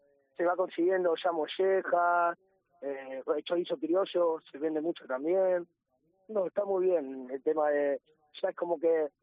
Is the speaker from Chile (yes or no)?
no; Argentina; bueno, ya sabes, como argentino, para nosotros es religión el asado